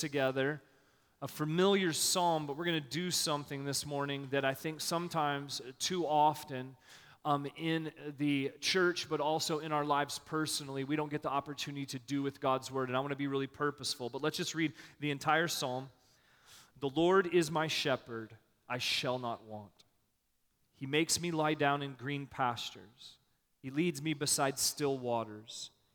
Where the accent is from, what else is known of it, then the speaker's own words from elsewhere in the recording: Missouri, United States; I was actually born and raised just northeast of Kansas City on the other side of the state.